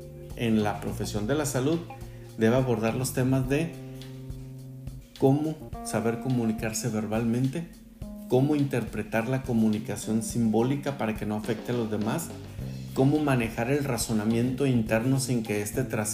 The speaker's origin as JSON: {"language": "Spanish", "region": "Baja California", "country": "Mexico", "said": "las personas que vivimos en Baja California tenemos un acento de pronunciamiento diferente a los que viven en Sinaloa, a los que viven en Veracruz."}